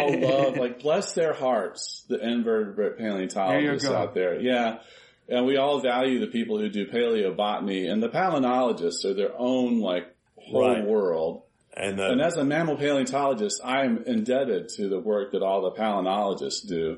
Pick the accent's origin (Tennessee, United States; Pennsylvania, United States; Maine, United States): Tennessee, United States; Memphis; Yeah, so I grew up in Memphis, Tennessee, going to the Pink Palace Museum